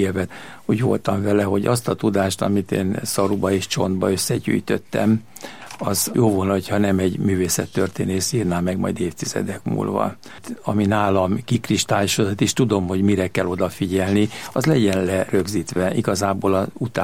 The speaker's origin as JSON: {"language": "Hungarian", "town": "Kaposvár", "region": "Somogy", "country": "Hungary", "tie": "born there", "said": "Én Kaposvárra születtem, ebbe a tájegységbe, ebbe tudtam én kiteljesedni."}